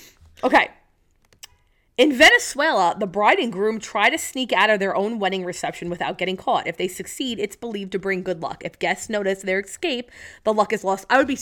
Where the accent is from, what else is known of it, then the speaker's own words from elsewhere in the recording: Ireland; No, I'm not fucking Greek. I'm Irish.